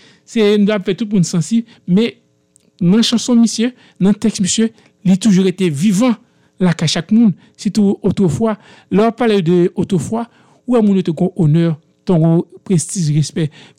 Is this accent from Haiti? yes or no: yes; Haiti; en tant que monde, en tant qu'haïtien, nous voulons imiter